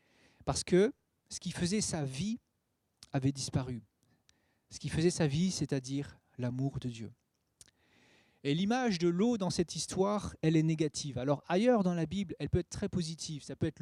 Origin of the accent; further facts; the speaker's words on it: France; mais nous, en tant que Français, je ne crois pas que ce soit concevable